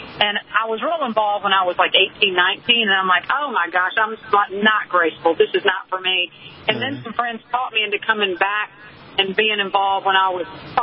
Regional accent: Deep South, United States; I was raised in the Deep South where we ate sugar at every meal.

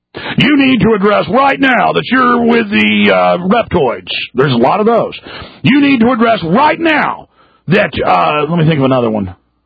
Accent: Texas, United States; Now, on the Catholic issue, I'm from Texas. This has been a predominantly Protestant state. My family are Protestants as far back as it goes.

